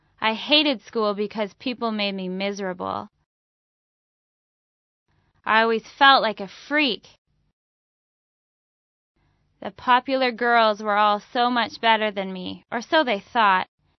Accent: United States; Even though I do not live in New York, and thankfully I did not lose anyone in the attacks, as an American, it still hurts to see the tragedy.

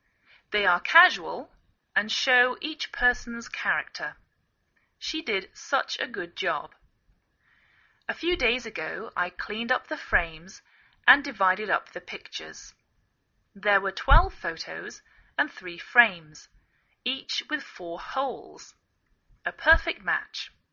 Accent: England, United Kingdom; now in United States

